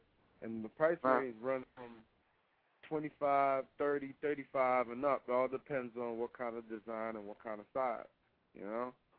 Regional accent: Jamaica; I mean, you know, I'm from Jamaica, so, you know.

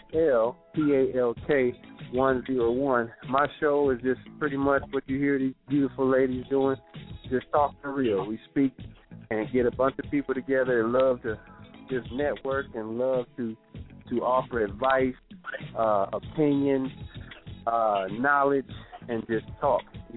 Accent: California, United States; I'm from California, and what I'm doing right now is working on a mix for my show

